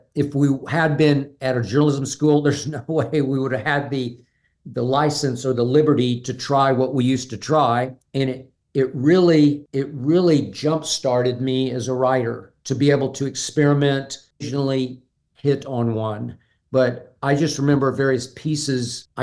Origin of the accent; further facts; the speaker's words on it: Oklahoma City, Oklahoma, United States; I'm from originally Oklahoma City, Oklahoma. So my junior summer, I interned at my hometown paper. It's called the Daily Oklahoman